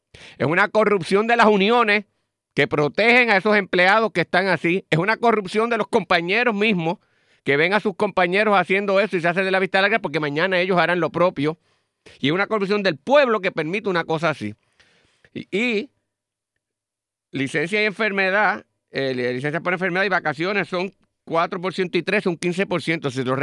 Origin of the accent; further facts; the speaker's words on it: Puerto Rico; somos boricua para que tú lo sepas.